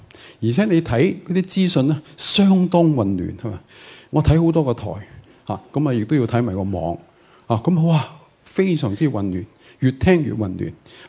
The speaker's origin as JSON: {"language": "Cantonese", "country": "China", "said": "即系我哋中国人有好多种唔同嘅教导嘅方式，但系我哋中国人咧就父母啊等等系主导嘅"}